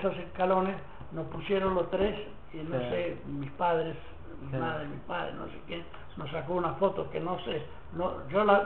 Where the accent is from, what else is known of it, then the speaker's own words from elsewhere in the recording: Mataró, Catalonia, Spain; born there; also born or lived in Barcelona; Yo nací en Mataró, que era a 50 kilómetros de Barcelona, pero